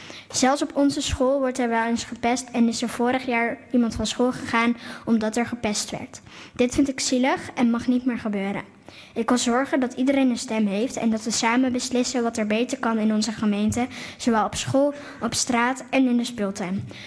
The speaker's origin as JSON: {"language": "Dutch", "town": "Silvolde", "region": "Gelderland", "country": "Netherlands"}